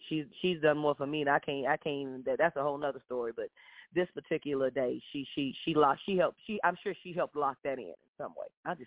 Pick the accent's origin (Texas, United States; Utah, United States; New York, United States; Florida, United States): Texas, United States; Fort Worth; And we were in Fort Worth, Texas, which is my hometown. I love Fort Worth.